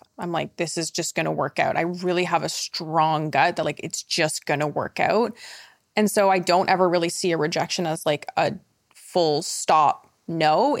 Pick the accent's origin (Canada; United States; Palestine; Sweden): Canada; Toronto, Ontario; I'm from Toronto.